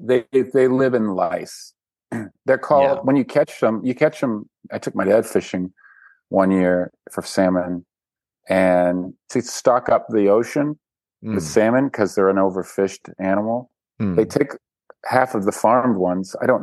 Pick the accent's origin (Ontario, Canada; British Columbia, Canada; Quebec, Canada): British Columbia, Canada; Vancouver; Vancouver. I'm from Vancouver.